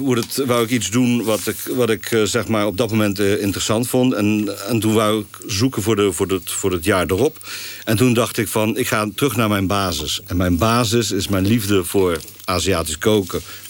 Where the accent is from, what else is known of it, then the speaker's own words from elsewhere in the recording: Amsterdam, North Holland, Netherlands; born there; Ik ben gewoon een Hollandse jongen, geboren in Amsterdam.